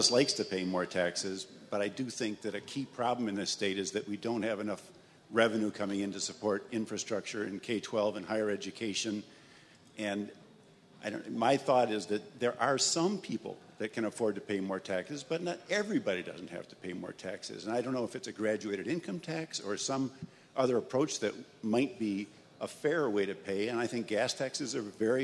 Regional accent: Frankfort, Kentucky, United States; from Frankfurt

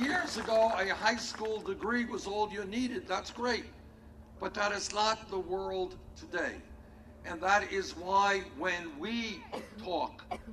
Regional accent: Burlington, Vermont, United States; here in Rapid City, in my hometown of Burlington, Vermont

